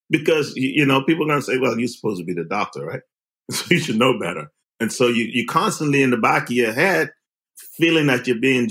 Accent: Bahamas; For years of growing up in the Bahamas, around predominantly Black and indigenous people of color, it's still, there was a place of colonialism, right?

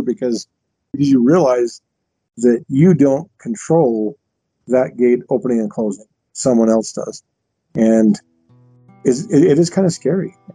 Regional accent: Utah, United States; I was born and raised in Utah, and from a very young age, I wanted to get involved in law enforcement

